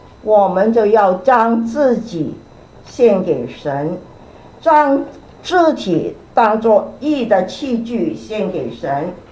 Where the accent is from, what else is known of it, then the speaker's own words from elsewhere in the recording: Guangdong, China; 就好像啊我们广东人说哈